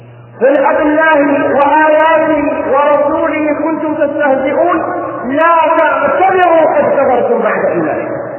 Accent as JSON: {"language": "Arabic", "country": "Saudi Arabia", "said": "أعتذر لإخوتنا من غير السعوديين، أقول بلهجتنا العامة البلدية"}